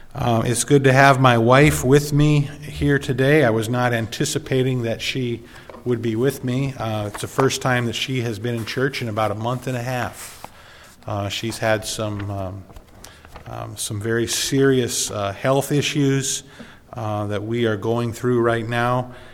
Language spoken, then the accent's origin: English; Norway, Michigan, United States; I am from Norway, Michigan. I've lived there for the past 20 years, I guess, a little over 20 years, almost 21 years.